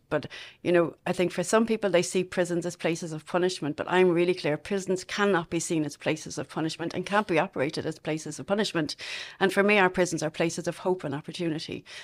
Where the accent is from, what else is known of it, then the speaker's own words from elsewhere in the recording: Castleknock, Leinster, Ireland; now in Longford, Ireland; Yeah, so I'm originally from Castleknock in Dublin. I spent most of my childhood there. I'm currently living in Longford.